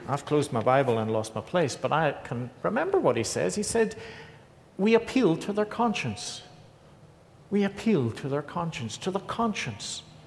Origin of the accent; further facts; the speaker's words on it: Ireland; now in Edinburgh, United Kingdom; my experience as an Irishman in Scotland, in Edinburgh